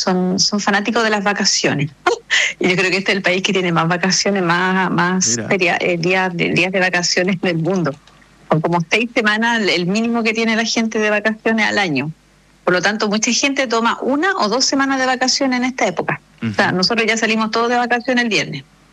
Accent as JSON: {"language": "Spanish", "country": "Chile", "said": "Pero bueno, somos chilenos. Así que normal."}